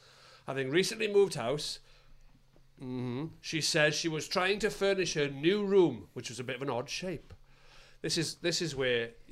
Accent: Wales, United Kingdom; Being Welsh and having … Sean that people struggle

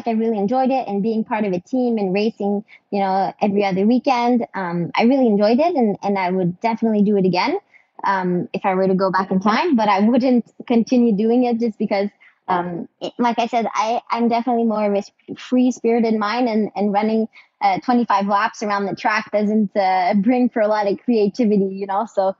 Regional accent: Bedford, Quebec, Canada; Yeah, so I grew up in the Eastern Townships in a small town called Bedford.

